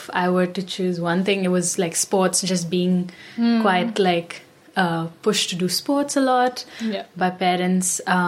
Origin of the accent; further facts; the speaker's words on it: India; I am from India. I live in Bangalore. And for the last 2 months, I've been in Dunedin.